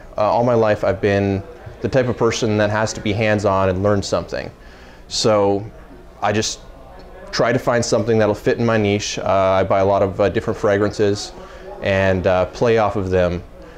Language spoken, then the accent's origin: English; Rancho Cucamonga, California, United States; I'm from Rancho Cucamonga, California.